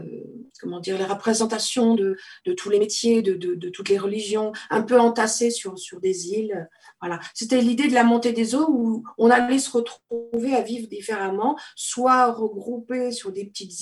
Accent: La Rochelle, Nouvelle-Aquitaine, France; Voilà, je viens de La Rochelle et quand je suis partie, c'était après Xynthia.

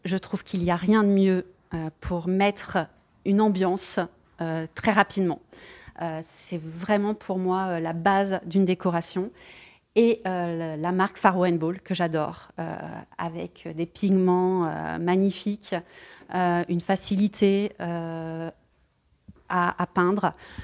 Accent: France; now in Portugal; Je suis une Française qui s'installe au Portugal

